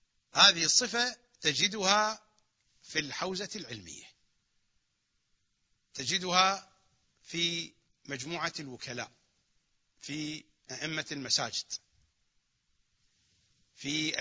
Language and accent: Arabic; Iraq; accent: Iraqi; تماوت في منطقه يعني بلهجتنا العراقية ينوص من يحكي